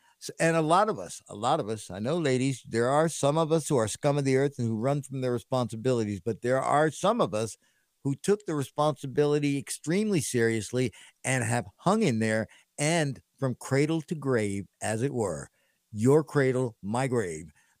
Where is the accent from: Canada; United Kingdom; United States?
United Kingdom; England; I'm English.